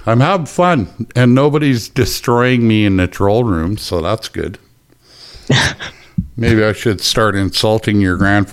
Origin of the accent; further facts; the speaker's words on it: Canada; We're Canadian. We have one thing, kid.